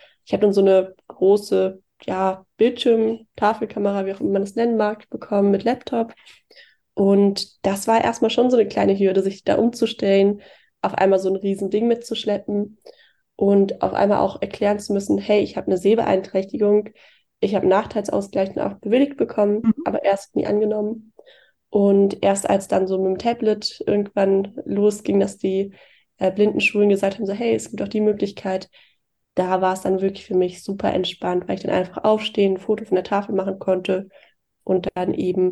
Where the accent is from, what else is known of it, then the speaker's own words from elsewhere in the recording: Hesse, Germany; now in Hamburg, Germany; Ich bin 23 Jahre alt, studiere aktuell Jura in Hamburg und komme ursprünglich aus Südhessen, in der Nähe von Darmstadt.